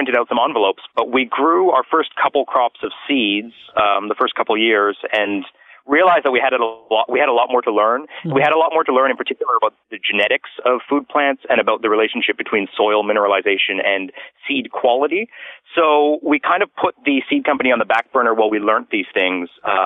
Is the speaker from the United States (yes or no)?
no; Vancouver, British Columbia, Canada; I'm from Vancouver.